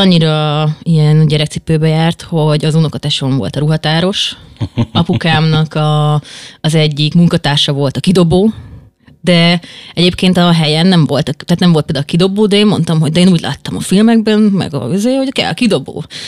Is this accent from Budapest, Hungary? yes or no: no; Kaposvár, Somogy, Hungary; És 15 éves voltam, én kaposvári vagyok, ott is nőttem fel